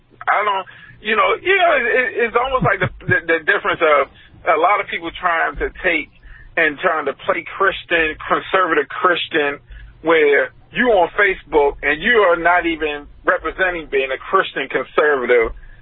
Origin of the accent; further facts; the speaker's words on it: New York, United States; You come from Boston. I come from New York. So here's the thing. We, you know, we come from places where, look, you're either going to bite the bullet or you're just not going to make it.